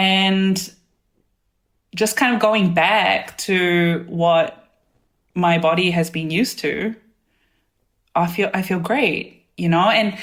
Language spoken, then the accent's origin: English; New Zealand; I grew up in New Zealand, so I grew up with Western culture